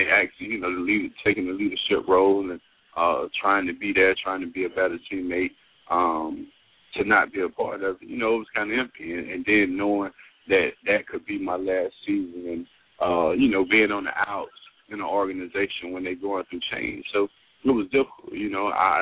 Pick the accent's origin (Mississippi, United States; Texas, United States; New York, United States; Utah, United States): Mississippi, United States; Lawrence; You know, I came from Lawrence, Mississippi, man. Nobody expected me to ever hear from me in the beginning.